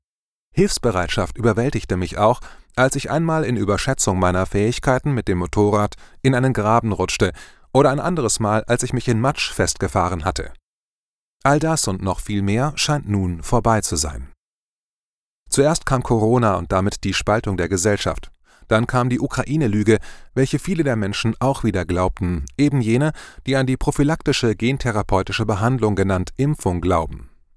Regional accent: Germany; Immer hatte ich Deutschland als meine Heimat angesehen.

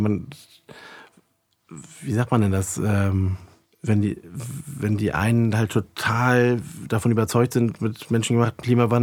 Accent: Schleswig-Holstein, Germany; Und Marie, Claudia, meine Frau und ich, wir kommen alle aus Nordfriesland.

